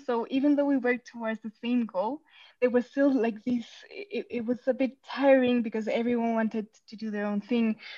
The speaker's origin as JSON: {"language": "English", "country": "Mexico", "said": "I'm also from Mexico"}